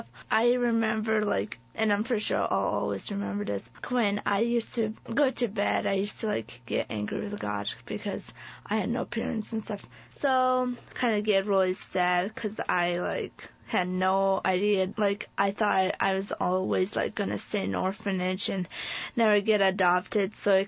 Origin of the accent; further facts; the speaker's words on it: Illinois, United States; I am from Muhammad, Illinois.